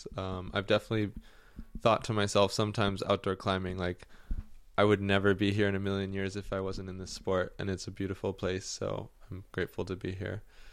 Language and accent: English; Oregon, United States; now in Santa Cruz, United States; I come from Oregon, where it rains 9 months out of the year.